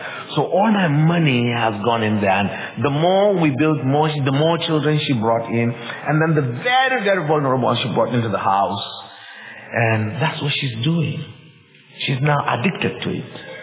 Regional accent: Jos, Plateau, Nigeria; wherever I go, people hear that I'm from Jos. They're worried about, are you safe? Is everything going well? Northern Nigeria, we hear all those stories.

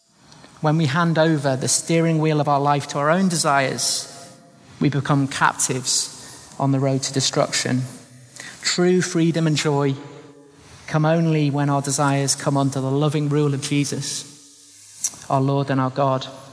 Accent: United Kingdom; Now, I am British. I love my country. I love my people. I love the land, the culture, the traditions.

